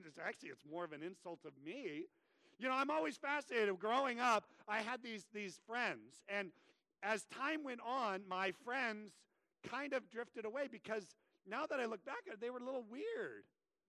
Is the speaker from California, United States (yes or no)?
yes; Vacaville, California, United States; I grew up in the church. And there's been many a times I've gone back to my hometown, Bethany Lutheran Church in Vacaville